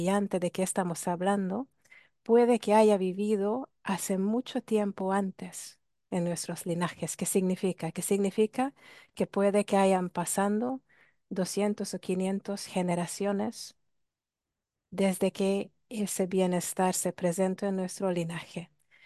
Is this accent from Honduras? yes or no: no; Hungary; Spanish is a second language; now in Barcelona, Spain; que soy húngara, así que ese acento que escucha no es de Brasil, aunque me dicen que tengo acento brasileño. Soy húngara y vivo en Barcelona, España, en la tierra de Cataluña.